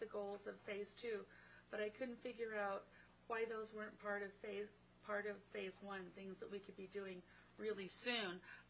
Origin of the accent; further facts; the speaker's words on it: Washington, United States; I'm from Washington. We called it boonie jumping.